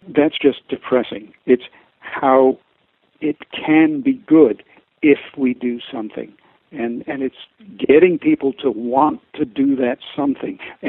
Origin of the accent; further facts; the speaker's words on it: Canada; And I've got to be careful as a Canadian what I say about you guys, because you're big and strong.